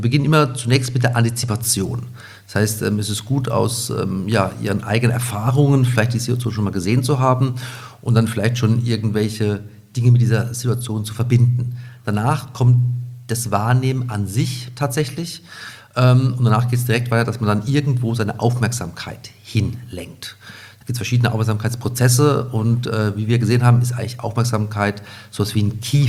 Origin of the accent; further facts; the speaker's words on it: Nuremberg, Bavaria, Germany; born there; Ich bin in Nürnberg geboren und habe dann in Heidelberg Sport und Mathematik auf Lehramt studiert.